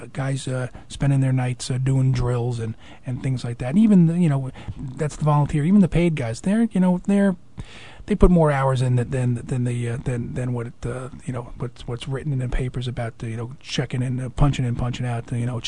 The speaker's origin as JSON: {"language": "English", "town": "Leonia", "region": "New Jersey", "country": "United States", "tie": "born or raised there", "said": "I'm a Bergen County guy. I grew up in Leonia, so I know about it."}